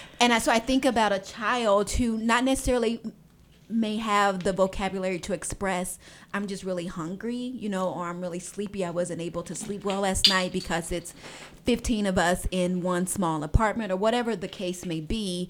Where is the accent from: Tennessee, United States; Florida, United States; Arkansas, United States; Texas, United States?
Arkansas, United States; moved away; I am originally from Arkansas, born and raised, and I moved to this community a little over 9 years ago